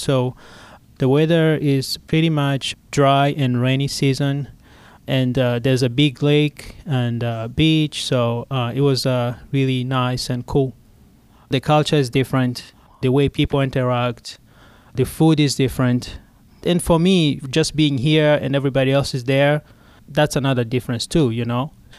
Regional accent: Burundi; I was born in Burundi, but my citizenship is Rwanda.

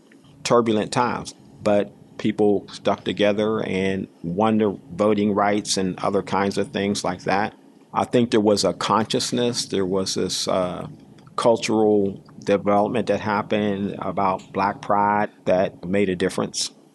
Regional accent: Pittsburgh, Pennsylvania, United States; born or raised there

